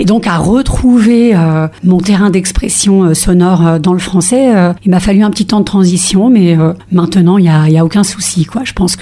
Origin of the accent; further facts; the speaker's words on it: Le Havre, Normandy, France; quand j'étais au Havre, hein, puisque je suis originaire du Havre.